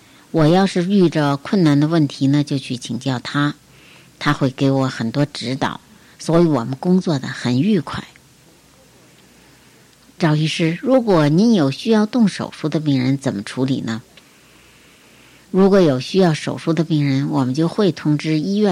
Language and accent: Chinese; Gaiping, Liaoning, China; 我生在东北的辽宁，小学中学都在我的家乡盖平县读的。哦，盖平县现在叫盖县了啊。大学呢是在沈阳的辽宁医学院读的